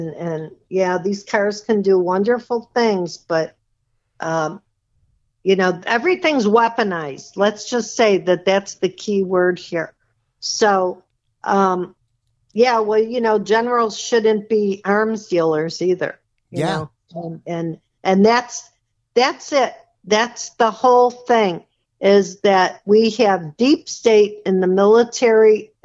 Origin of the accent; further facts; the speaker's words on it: United States; And believe me, I am an American patriot, and I'm proud that I serve.